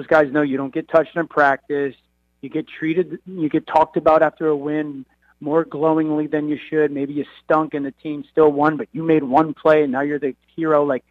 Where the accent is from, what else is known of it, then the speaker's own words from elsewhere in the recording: New England, United States; I'm from New England. Most of my family and or friends growing up or even in that moment are New England fans.